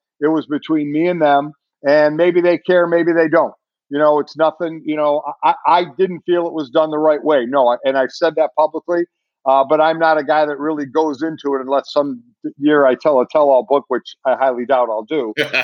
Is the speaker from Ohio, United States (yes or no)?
yes; Cleveland, Ohio, United States; one for Pittsburgh, one for my hometown of Cleveland.